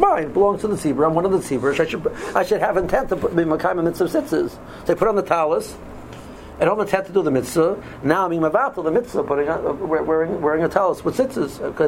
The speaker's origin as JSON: {"language": "English", "town": "Cleveland", "region": "Ohio", "country": "United States", "said": "There's a Jewish newspaper in Cleveland. I'm from Cleveland, called the Cleveland Jewish News"}